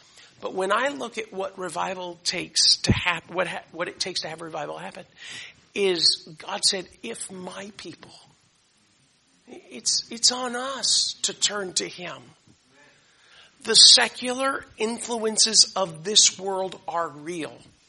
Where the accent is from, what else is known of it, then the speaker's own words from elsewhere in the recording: Florida, United States; during that period of time of me growing up in South Florida